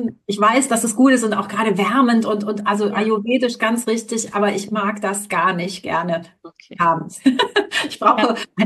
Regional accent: Rhineland, Germany; Ich bin ja auch Rheinländerin und brauche einfach dieses harte Brot.

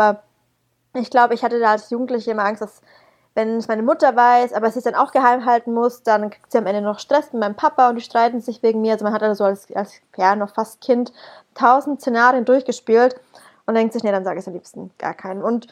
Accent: Germany; gell, du bist Türke. Also nee, ich bin Deutscher.

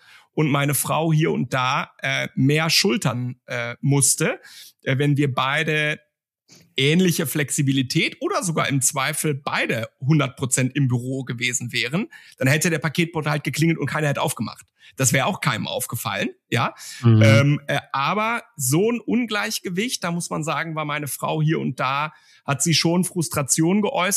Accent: North Rhine-Westphalia, Germany; also born or lived in Switzerland; auch wenn ich lange in der Schweiz gelebt habe, komme ich ja aus dem Westen Deutschlands oder aus dem Ruhrgebiet, da sind die Leute für große Direktheit bekannt.

